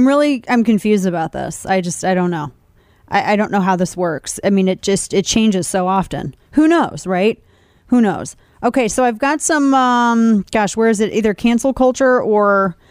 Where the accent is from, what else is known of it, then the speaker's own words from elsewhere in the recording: St. Louis, Missouri, United States; I grew up in St. Louis. We have some issues, okay?